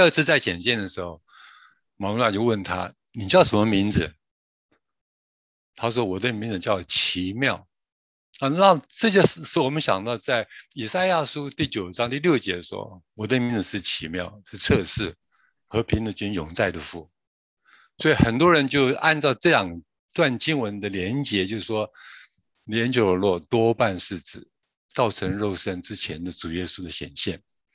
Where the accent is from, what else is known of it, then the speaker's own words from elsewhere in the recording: China; 我们中国人说打打手心而已了。